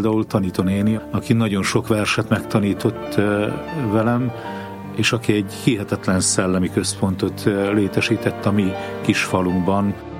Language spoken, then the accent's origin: Hungarian; Mocsolyás, Borsod-Abaúj-Zemplén, Hungary; born there; Én egy nagyon pici faluban születtem, Borsod megyében a Büklábánál, Mocsolyás telepen, gyakorlatilag villany és út nélkül